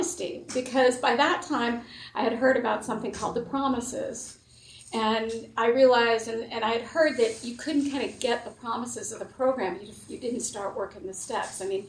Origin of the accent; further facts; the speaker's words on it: Los Angeles, California, United States; I grew up in Los Angeles, right?